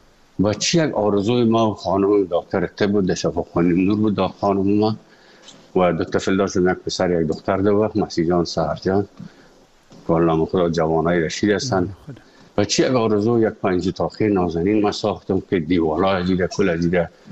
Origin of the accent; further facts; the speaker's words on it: Afghanistan; moved away; also born or lived in Moscow; از افغانستان برآمدیم آمدیم سه مسکو، 4 سال مسکو به بسیار سختی وردم شدید یا زندگی را تیر کردیم